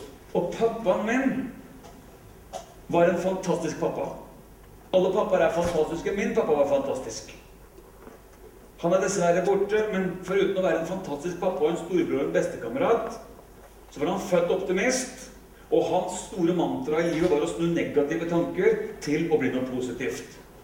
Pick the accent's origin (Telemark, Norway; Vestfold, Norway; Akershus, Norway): Vestfold, Norway; Larvik; Og jeg blir kongen av Bjerregata der jeg vokste opp i Larvik.